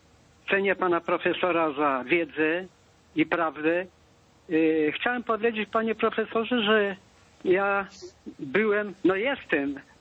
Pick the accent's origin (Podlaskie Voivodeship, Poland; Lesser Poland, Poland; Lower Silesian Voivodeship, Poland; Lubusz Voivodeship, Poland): Lesser Poland, Poland; Biskupice; Ja jestem z Biskupica